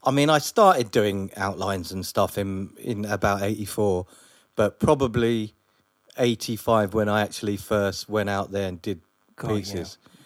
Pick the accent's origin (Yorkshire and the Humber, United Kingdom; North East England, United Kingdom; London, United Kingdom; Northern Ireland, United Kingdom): London, United Kingdom; Wembley; because I grew up in Wembley originally.